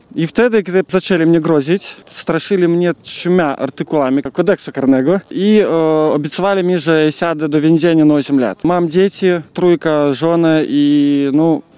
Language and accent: Polish; Belarus; now in Poland; Ja uciekłem z Białorusi, bo mnie zatrzymywali 3 razy.